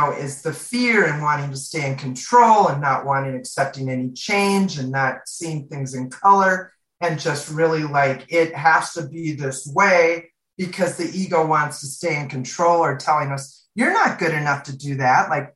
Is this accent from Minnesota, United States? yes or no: yes; Minnesota, United States; also born or lived in Arizona; now in Cottonwood, United States; I've spent most of my life in Arizona. I'm originally from Minnesota, but I really miss trees and water and that I relax more around trees and water.